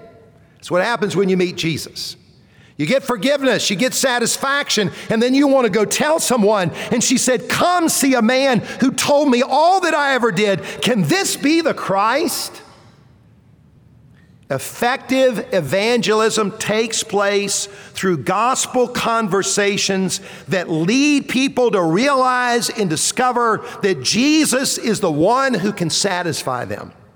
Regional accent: Columbia, United States; When I was growing up in Columbia

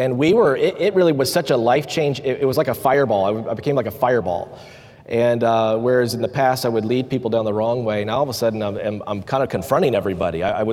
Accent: Simpsonville, South Carolina, United States; I think about this area, and I grew up in Simpsonville, South Carolina, Greenville area

